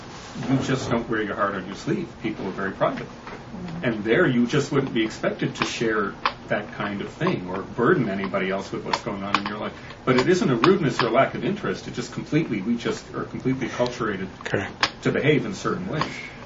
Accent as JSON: {"language": "English", "region": "New England", "country": "United States", "tie": "born or raised there", "lives_now": "New York, United States", "said": "I've lived in New York for 30 years, but as some of you may have picked up on, I mean, I was raised in New England, and it took me many years to realize how different really people are here compared to where I grew up"}